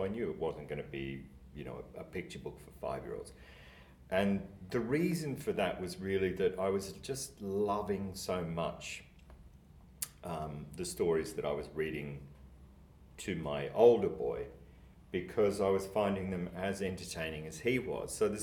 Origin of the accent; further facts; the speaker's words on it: Albury, New South Wales, Australia; There's a great deal of Albury Wodonga, and my own life growing up in a town with a river flowing through it.